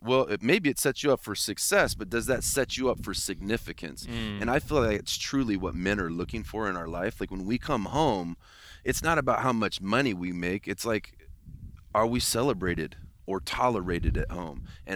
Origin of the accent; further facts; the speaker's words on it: Midwest, United States; at least for me growing up in the Midwest